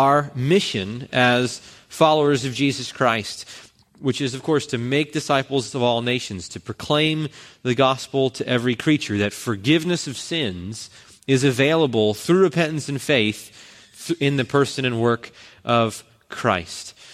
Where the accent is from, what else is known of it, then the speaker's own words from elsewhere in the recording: New Jersey, United States; in the church that I grew up in Central New Jersey